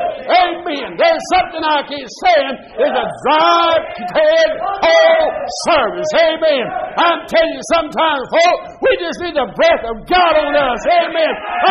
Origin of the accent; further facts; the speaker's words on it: Asheville, North Carolina, United States; I'm from Asheville, or Barnesville, north of Asheville.